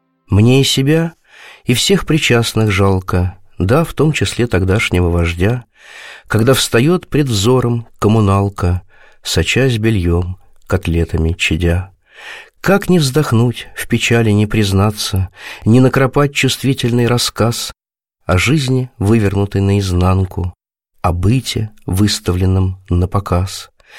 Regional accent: Moscow, Russia; О моем родном городе написано немало стихов

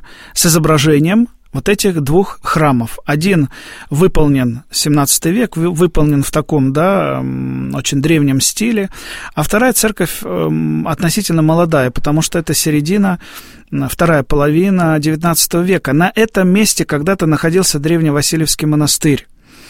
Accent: Far East, Russia; born there; Мои корни уходят вглубь Руси, можно так сказать. Да, мама из Сибири была родом. Там отец был в Тульской области, сам я родился на Дальнем Востоке.

